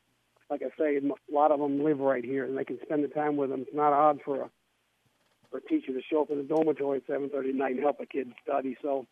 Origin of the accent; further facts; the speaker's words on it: Kentucky, United States; accent: southern; moved away as an adult; also born or lived in Virginia; I'm from Kentucky originally, so I'm a southern guy, and then I've lived in Virginia, obviously, for 32 years while I've been working at Oak Hill, which is also in the south, so I didn't lose my southern accent when I came here.